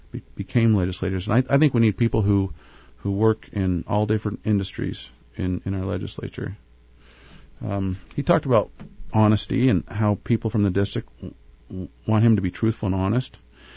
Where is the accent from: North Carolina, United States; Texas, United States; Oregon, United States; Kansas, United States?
Oregon, United States; born there; now in Alaska, United States; I was born in Oregon, though, but I made it back up here.